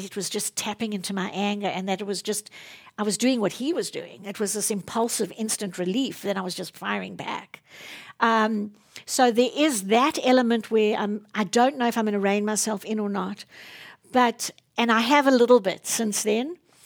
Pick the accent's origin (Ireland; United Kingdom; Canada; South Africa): South Africa; now in United States; So I'm kind of conflicted coming from that country, even in and of myself.